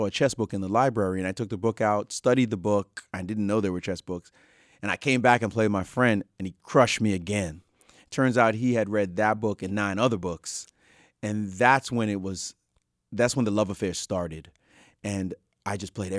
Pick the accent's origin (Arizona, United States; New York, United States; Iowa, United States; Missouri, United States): New York, United States; Brooklyn; When I was young, growing up in Brooklyn, Brownsville, Brooklyn, you know, never ran, never will, Brownsville, Brooklyn